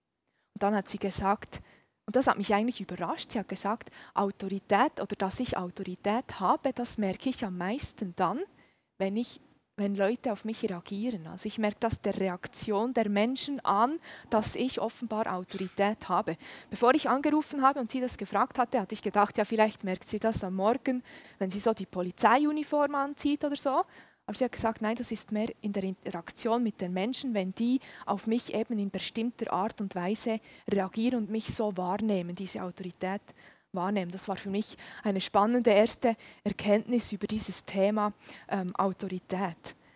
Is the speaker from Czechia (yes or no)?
no; Thun, Bern, Switzerland; Wie gesagt, ich komme aus Thun.